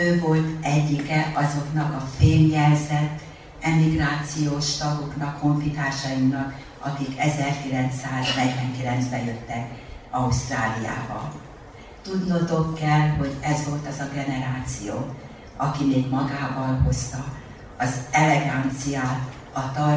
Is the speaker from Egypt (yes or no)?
no; Hungary; now in Sydney, Australia; Én igazán magyar vagyok. Még akkor is, hogyha ausztrálok között élek, mert én Sydneynek olyan területén élek, ahol abszolút magyarok nincsenek, csak ausztrálok. És én égmagamban vagyok magyar, és a gyerekeim, akikkel igazán nap mint nap magyarul beszélek.